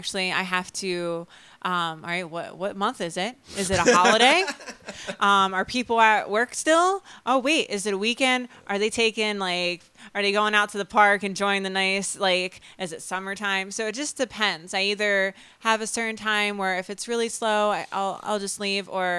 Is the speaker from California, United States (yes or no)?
no; New Jersey, United States; moved away as an adult; Well, I am originally from New Jersey, South Jersey, by the way. I was born and raised there, and I moved to Florida about 3 years ago